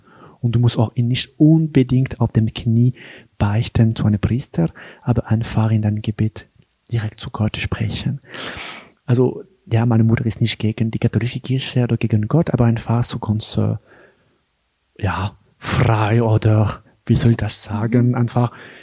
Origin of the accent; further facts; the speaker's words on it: Geneva, Switzerland; ich bin in Genf geboren und aufgewachsen, in einer ganz normalen Familie. Mein Vater kommt aus Frankreich.